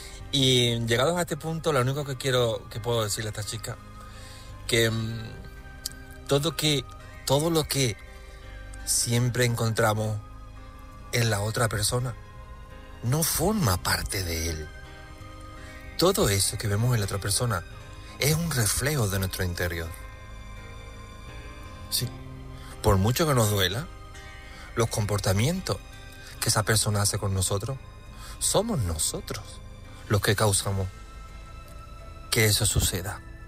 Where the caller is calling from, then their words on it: Seville, Andalusia, Spain; de Sevilla. Un saludo a todos.